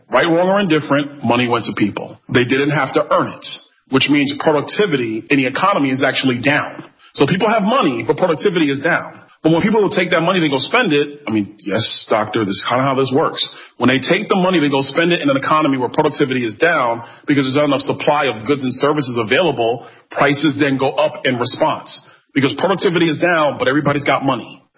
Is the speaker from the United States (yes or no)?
yes; Florida, United States; I'm the gentleman from Florida, I know, the job market actually responded quite well